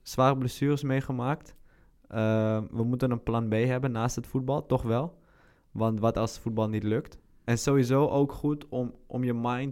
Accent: Amsterdam, North Holland, Netherlands; now in Jakarta, Indonesia; Ik kom natuurlijk zelf uit Amsterdam.

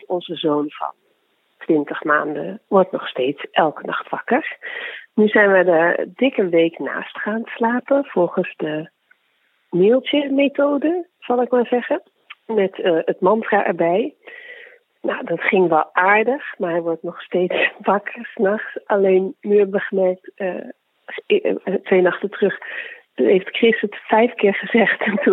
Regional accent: Venray, Limburg, Netherlands; Ik ben namelijk opgegroeid in Venray.

